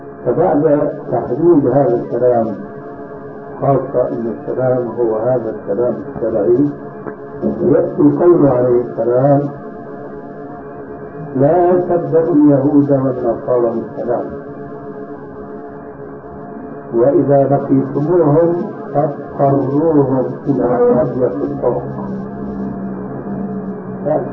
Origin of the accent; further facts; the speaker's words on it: Syria; ولذلك عندنا في سوريا